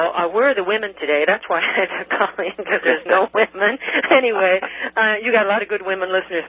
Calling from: Michigan, United States; Oh, I'm from Michigan.

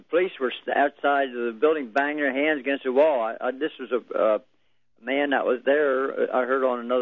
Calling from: Dutton, Alabama, United States; Dutton, Alabama.

